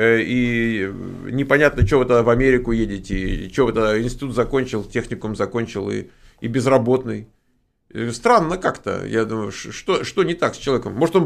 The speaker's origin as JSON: {"language": "Russian", "country": "Russia", "lives_now": "United States", "said": "вот я из России, там сейчас, там, допустим, 140 миллионов"}